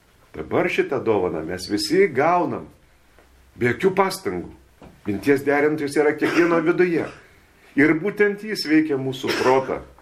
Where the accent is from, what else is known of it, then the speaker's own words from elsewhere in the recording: Vilnius, Vilnius County, Lithuania; aš nežinau, kur čia sustojimas, nes aš iš Vilniaus, ne čia gyvenu